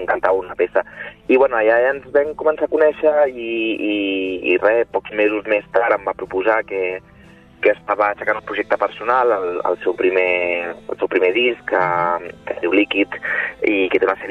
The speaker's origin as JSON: {"language": "Catalan", "town": "Sabadell", "region": "Catalonia", "country": "Spain", "said": "jo, òbviament, soc d'allà, soc de la Creu Alta"}